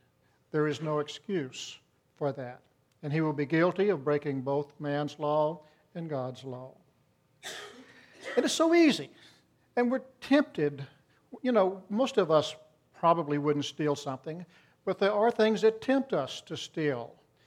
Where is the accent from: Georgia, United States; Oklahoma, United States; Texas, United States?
Texas, United States; Welder; several of us young boys had left my hometown of Welder and we'd gone over to Moulton, Texas.